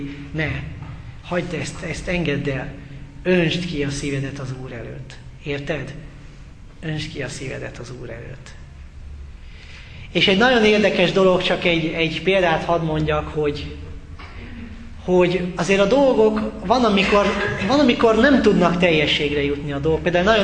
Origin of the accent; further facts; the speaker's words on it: Győr, Győr-Moson-Sopron, Hungary; now in Sárbogárd, Hungary; én ugye Sopronban voltam lelkész, és Sopronból visszaköltöztünk Sárbogádra, a feleségem odavaló, ugye én meg Győrből származom